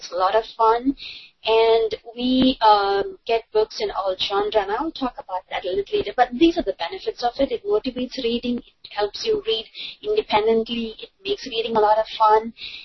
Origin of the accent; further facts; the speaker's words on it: India; and I'm from India, so I can relate to some of the issues faced by people in India